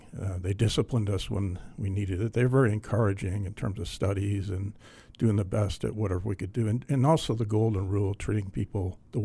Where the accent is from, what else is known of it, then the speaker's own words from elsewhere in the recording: Duxbury, Massachusetts, United States; I grew up in Duxbury, Massachusetts, which is right across the bay from Plymouth Rock, basically. And so it's kind of a pilgrim town, pretty historic, and good place to grow up.